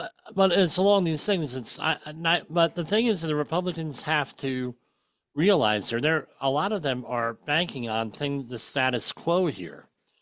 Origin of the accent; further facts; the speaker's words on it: New York, United States; I forget, and I'm from New York.